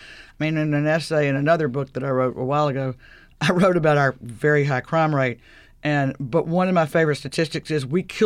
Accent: Mississippi, United States; And I grew up in the Mississippi Delta where we had to learn early on how to make up our own fun, and that's a really useful skill to have.

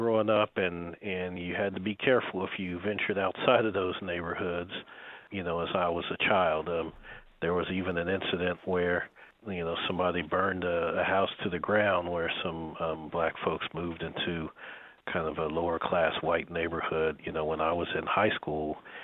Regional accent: Muncie, Indiana, United States; born there; I was born in Muncie, Indiana, also known as Middletown, USA, because it was deemed kind of like the typical Midwestern small town

